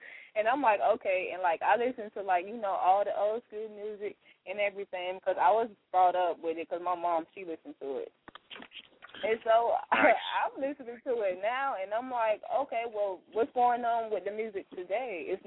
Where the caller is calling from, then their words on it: Florida, United States; I'm calling from Florida.